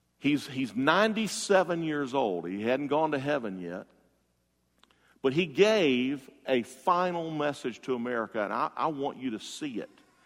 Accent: Jacksonville, Florida, United States; I said, "Hello … I'm from Jacksonville, Florida. I want to tell you about Jesus."

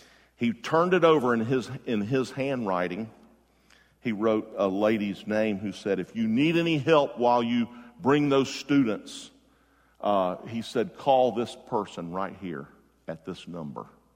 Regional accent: Jacksonville, Florida, United States; Senator Graham, we're from Jacksonville.

